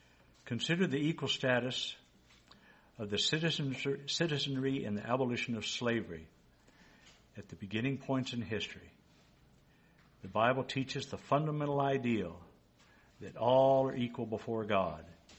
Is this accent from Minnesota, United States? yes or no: no; Texas, United States; Born and raised in Texas. Never seen it.